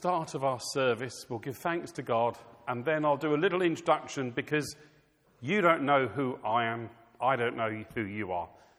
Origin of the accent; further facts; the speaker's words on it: South East England, United Kingdom; born there; Well, I'm really a southeast of England person. I was born in Kent.